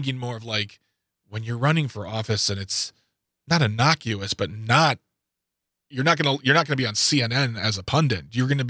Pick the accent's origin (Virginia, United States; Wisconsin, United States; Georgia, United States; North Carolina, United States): Wisconsin, United States; Waukesha; I was born and raised in Waukesha. I was born, right, in downtown Waukesha. I lived on the south side of Waukesha until I was nearly 20 years old.